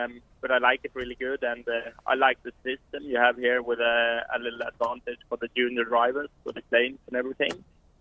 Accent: Sweden; English is a second language; now in Australia; I'm originally from Sweden, so I'm always used to the trotters.

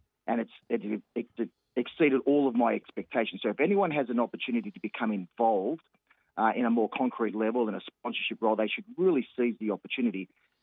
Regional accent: Long Beach, New South Wales, Australia; So I grew up on the Central Coast at Long Beach.

